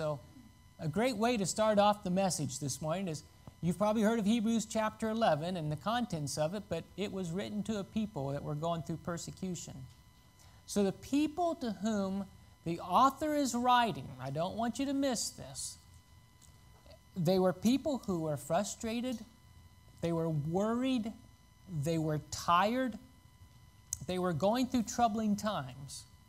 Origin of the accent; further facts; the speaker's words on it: Missouri, United States; And I realize what we're from the Show Me State, Missouri.